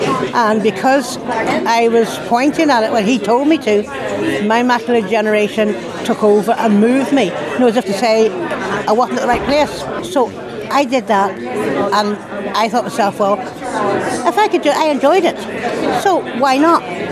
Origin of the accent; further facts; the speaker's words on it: Carrickfergus, Northern Ireland, United Kingdom; Now, I come from Carrick, which is a long way.